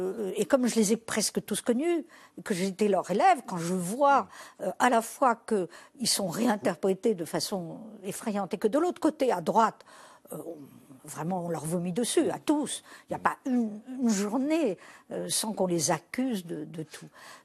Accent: France; une des premières fois de ma vie où je dis « je suis française »

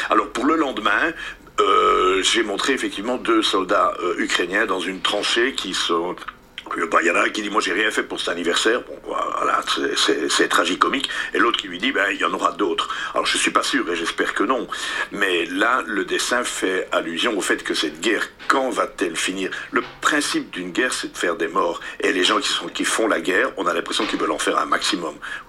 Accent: Liège, Wallonia, Belgium; Putain, moi aussi, hein, je viens de Liège.

